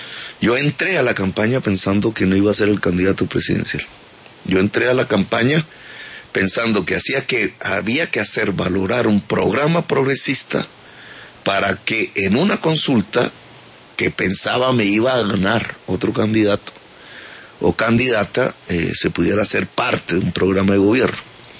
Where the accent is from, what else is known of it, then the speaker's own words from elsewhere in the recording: Caribbean Region, Colombia; En la del Caribe tenemos un otro problema, que es de autocrítica. Yo soy del Caribe.